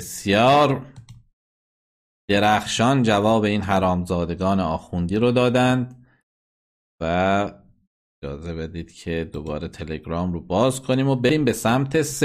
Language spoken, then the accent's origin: Persian; Iran; به غیر از این که همه ما ایرانی هستیم، پشت همدیگه هستیم